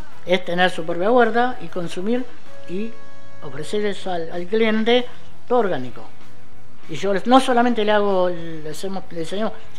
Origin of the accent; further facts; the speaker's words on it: Los Toldos, Buenos Aires Province, Argentina; Digo, soy de Los Toldos. ¿Y dónde es Los Toldos? Bueno, les tengo que explicar. De Junín, 50 kilómetros.